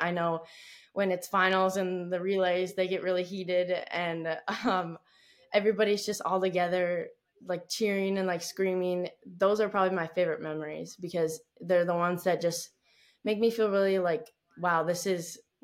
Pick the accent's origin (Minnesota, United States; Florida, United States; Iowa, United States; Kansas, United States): Minnesota, United States; Shakopee; born there; also born or lived in Duluth / California; So I was born in Shakopee, and I lived in Duluth and in California, and now I'm back in Shakopee.